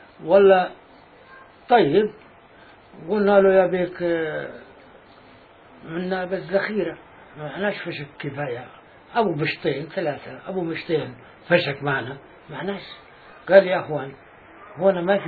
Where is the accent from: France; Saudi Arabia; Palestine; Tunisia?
Palestine; Barta'a, Jenin Governorate; اه واحنا ببرطعه وهي شو اسمه ام الفحم قريبه.